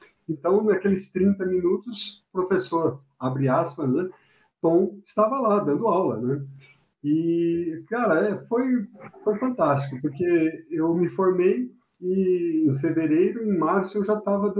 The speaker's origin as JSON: {"language": "Portuguese", "region": "São Paulo", "country": "Brazil", "said": "eu sou de São Paulo"}